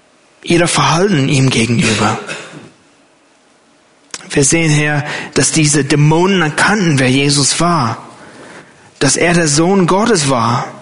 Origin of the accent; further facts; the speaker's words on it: United States; German is a second language; Für mich als Amerikaner war es erstaunlich zu sehen, wie die Gemeinden in den USA nach dem September 11th voll waren.